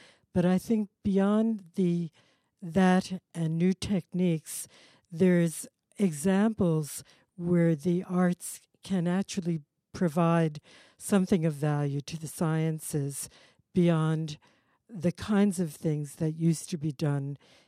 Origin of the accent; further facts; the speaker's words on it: New York, United States; Yes, I'm a New Yorker, bred and born